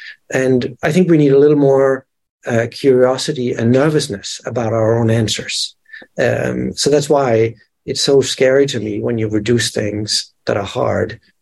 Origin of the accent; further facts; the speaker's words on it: Denmark; English is a second language; And, you know, I'm from Denmark, and I grew up with one channel.